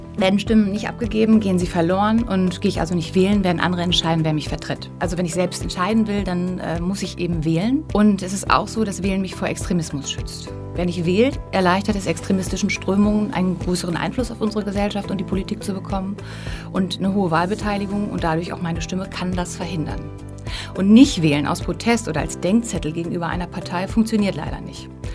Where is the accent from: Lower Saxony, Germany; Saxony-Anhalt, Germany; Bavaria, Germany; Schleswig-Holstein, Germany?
Lower Saxony, Germany; Bückeburg; Und die waren auch in Bückeburg, wo ich groß geworden bin, vertreten.